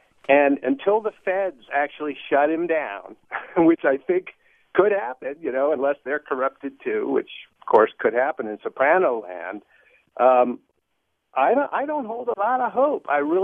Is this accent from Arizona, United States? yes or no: no; Washington, District of Columbia, United States; now in California, United States; I grew up in Washington, D.C., and I'm old enough to admit that I went to the large protests in the late 60s